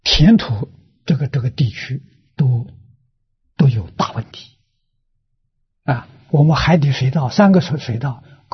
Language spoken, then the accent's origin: Chinese; Hong Kong; 这个黑云我相信我们香港人都看到啊，确实在这个月份里头至少有10天我们香港上空是黑云